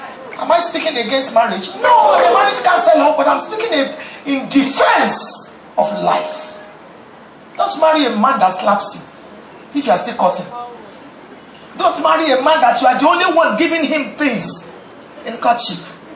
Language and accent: English; Osun, Nigeria; We're not from that place. We're from Oshun, but that's where we are, our primary place of assignment.